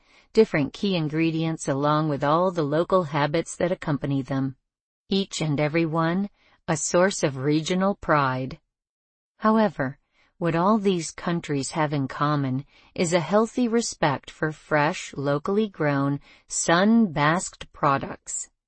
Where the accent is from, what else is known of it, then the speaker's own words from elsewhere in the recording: Italy; English is a second language; Born and raised in Italy, I have firsthand experience of what this diet is all about.